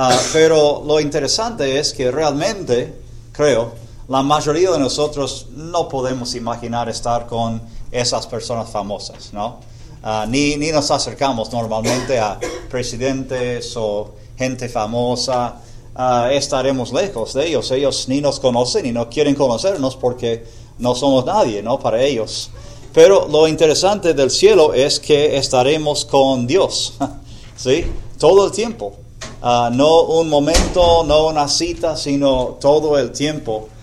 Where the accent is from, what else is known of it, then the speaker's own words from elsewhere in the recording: Abilene, Texas, United States; Spanish is a second language; also born or lived in Buenos Aires, Argentina / Houston, United States; Yo soy originalmente de Abilene, en Texas. Recibí mis títulos ahí en la Universidad de Abilene. Después fui a Argentina un tiempo, 7 años como misionero en Buenos Aires.